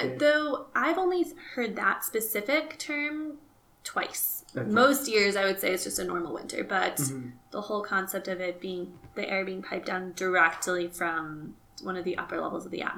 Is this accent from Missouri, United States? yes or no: no; Chicago, Illinois, United States; now in Arizona, United States; I'm originally from Chicago, never thought I was going to live in Arizona.